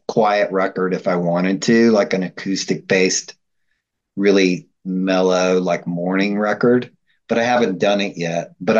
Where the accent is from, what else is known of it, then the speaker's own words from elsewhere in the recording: Nashville, Tennessee, United States; moved away as an adult; Maybe it's part of being I'm from Nashville originally. It's part of being a Southern boy.